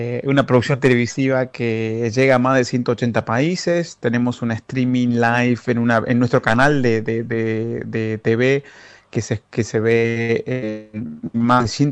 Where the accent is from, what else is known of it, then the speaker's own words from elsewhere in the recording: Argentina; now in Paraguay; Yo soy argentino y hace un año y unos meses conocí Paraguay